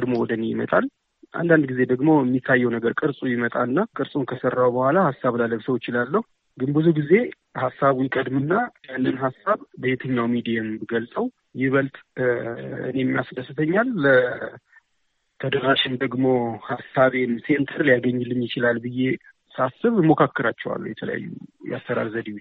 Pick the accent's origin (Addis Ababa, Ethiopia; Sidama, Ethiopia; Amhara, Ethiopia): Amhara, Ethiopia; Dessie; born there; የተወለድኩት በደሴ ከተማ ነው።